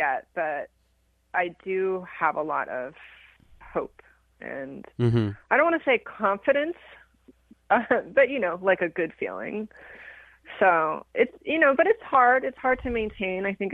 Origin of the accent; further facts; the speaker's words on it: France; I grew up I was born in France, and this like tradition of existentialist philosophies and also religion. And I grew up in a really Catholic family.